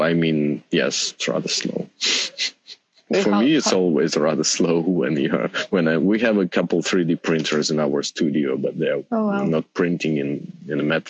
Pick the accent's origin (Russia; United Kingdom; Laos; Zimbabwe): Russia; Krasnodar, Krasnodar Krai; English is a second language; and me, I'm from Krasnodar.